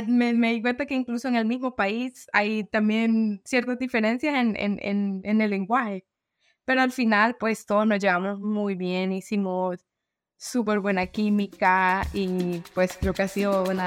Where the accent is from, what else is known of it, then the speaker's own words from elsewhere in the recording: El Salvador; o no sé si solo somos los salvadoreños.